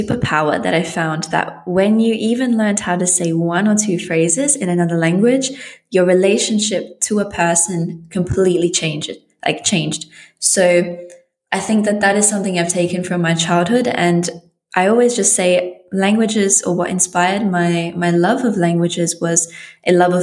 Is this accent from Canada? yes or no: no; Australia; also born or lived in Latvia; I was born in Latvia and I grew up in Australia.